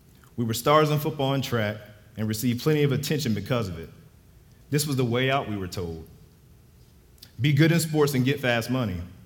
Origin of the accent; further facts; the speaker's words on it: Edgewood, Maryland, United States; also born or lived in Havre de Grace; I was born in Havre de Grace, Maryland, but raised in Edgewood with my older brother, Tavis, by my mom and eventual stepfather.